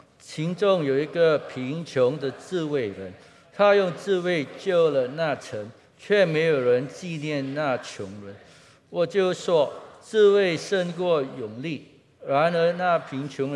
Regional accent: Kuala Lumpur, Malaysia; 看我在吉隆坡长大的时候

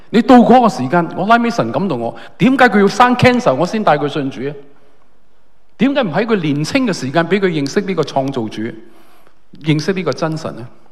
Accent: Hong Kong; 系讲紧我哋香港人咧，好珍贵、好珍惜嗰啲嘢

